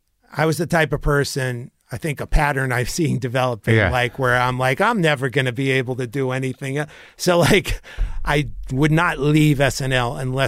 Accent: Chicago, Illinois, United States; Conan are Harvard, but Bob and I are not at all. We're from Chicago.

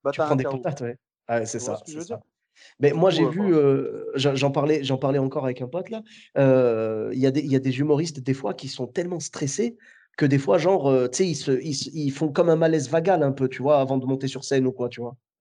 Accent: Clermont-Ferrand, Auvergne-Rhône-Alpes, France; now in Bordeaux, France; moi je suis de Clermont-Ferrand à la base, tu vois. Et okay. je suis parti m'installer pour le travail à Bordeaux.

